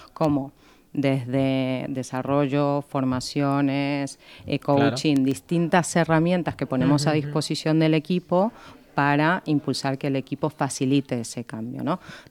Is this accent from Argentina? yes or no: yes; Argentina; now in Spain; Yo soy argentina, pero bueno, de corazón y de adopción española, que hace ya 17 años que estoy aquí.